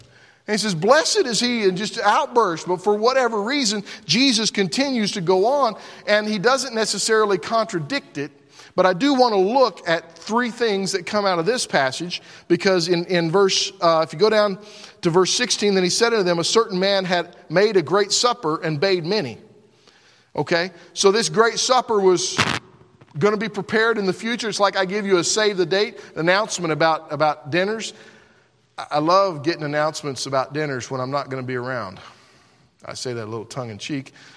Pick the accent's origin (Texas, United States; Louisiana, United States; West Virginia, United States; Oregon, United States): Oregon, United States; you know, we're from Oregon going all the way to Florida.